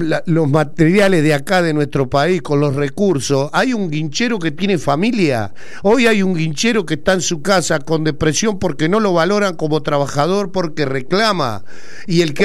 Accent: Argentina; Hermanos, somos argentinos, acá va más allá de esto.

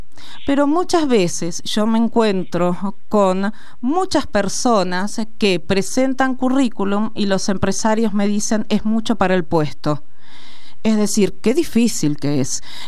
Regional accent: Argentina; creo que esto es lo que tenemos que tener en cuenta como argentinos y argentinas, la educación

